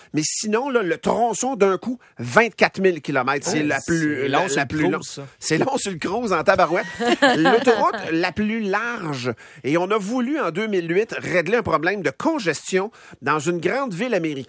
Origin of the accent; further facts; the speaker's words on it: Ontario, Canada; Et c'est chez nous, en Ontario, donc l'autoroute la plus fréquentée.